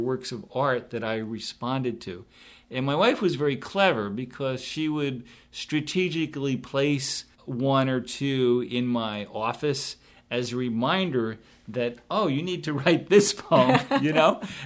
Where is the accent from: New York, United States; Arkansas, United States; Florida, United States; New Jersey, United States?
New Jersey, United States; born there; now in Texas, United States; In fact, my wife and I are originally from the East Coast. She was born in Philadelphia, and I was born in New Jersey. And we came down here in 2001.